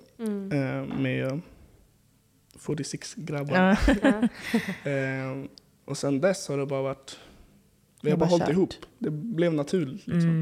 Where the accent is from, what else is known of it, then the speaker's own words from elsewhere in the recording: Stockholm, Stockholm County, Sweden; jag är 19 år